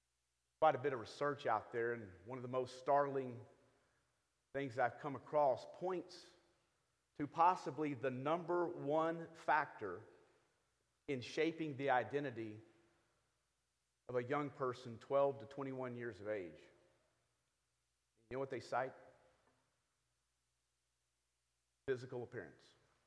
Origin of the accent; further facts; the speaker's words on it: Houston, Texas, United States; I grew up in Houston, Texas, where my father was the minister of the Bama Road Church of Christ. We moved there in 1972 to start that church, and that was really my entire childhood.